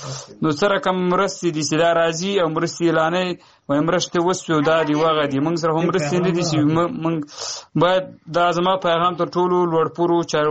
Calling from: Kabul, Afghanistan; له کابل ولایت څخه د ستاسو سره په تماس کې يم. دا مې پیغام مې دا دی چې موږ په کابل کې پراته یو

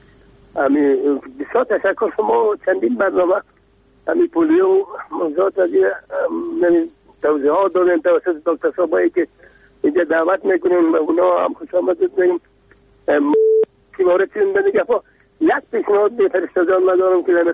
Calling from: Kabul, Afghanistan; بله از کابل هستم،

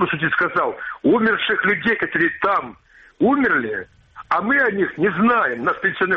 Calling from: Kramatorsk, Donetsk Oblast, Ukraine; Краматорск.

